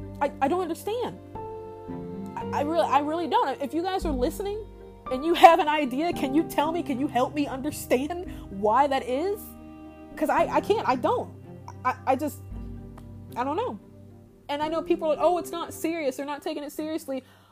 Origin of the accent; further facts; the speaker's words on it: Indiana, United States; we're all American people, the people of Indiana, the Hoosiers